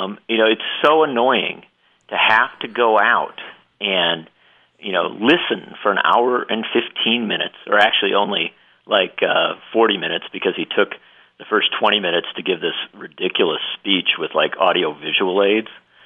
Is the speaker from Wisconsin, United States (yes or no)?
yes; Union Grove, Wisconsin, United States; I grew up in Union Grove, and yeah, I used to ride my bike to Kenosha.